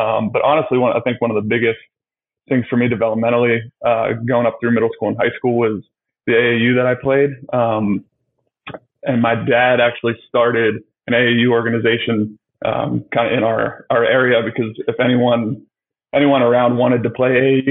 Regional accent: Jennerstown, Pennsylvania, United States; growing up in Jennerstown, Pennsylvania, population of maybe 500-600 people, there wasn't really much basketball being played.

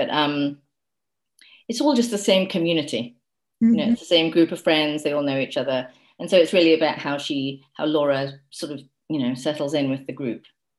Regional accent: England, United Kingdom; moved away as an adult; now in United States; No, I'm from England, but I've been here a very, very long time now. I came here in 1991 and I was 21 and I've stayed ever since. But my mother is actually American. So I'm sort of a sneaky half American, half English person.

